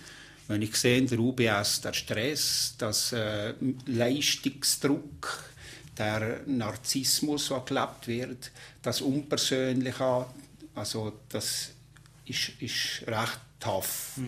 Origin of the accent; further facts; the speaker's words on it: Valais, Switzerland; Ja, ich vermisse das Wallis schon. Also das Wallis ist schon meine Heimat und da fühle ich mich euch geerdet und daheim.